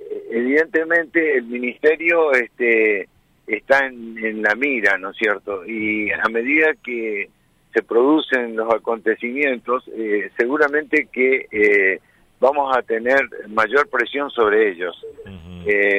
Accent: San Ignacio, Misiones, Argentina; Yo soy de la zona de San Ignacio. Ajá. Zona sur, ruta 12

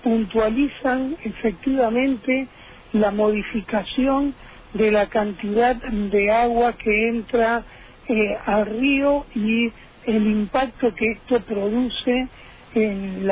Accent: Misiones, Argentina; como argentinos, como misioneros

